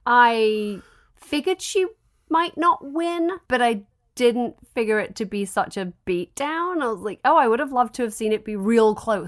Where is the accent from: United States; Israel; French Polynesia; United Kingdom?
United Kingdom; England; But I'm from England.